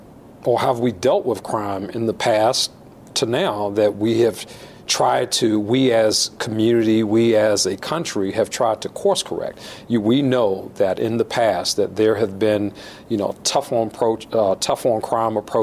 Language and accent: English; District of Columbia, United States; It frustrates me as a citizen of the District of Columbia when I see that happening in my hometown.